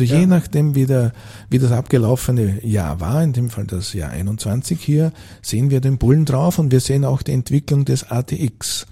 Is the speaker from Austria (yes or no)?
yes; Burgenland, Austria; Ich bin also in der Blasmusik also groß geworden, war dann also auch also bei uns im dörflich, kann man es im Mittleren Burgenland, also als Obmann tätig.